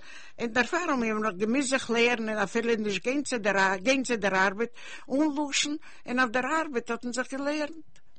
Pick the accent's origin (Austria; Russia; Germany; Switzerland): Russia; born there; German is a second language; Ich bin geboren in Russland. Ich kann reden Jiddisch